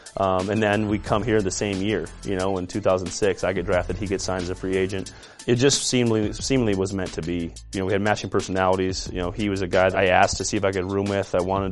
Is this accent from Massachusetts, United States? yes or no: no; South Dakota, United States; growing up in South Dakota, you know, Ben grew up about 2 hours from me.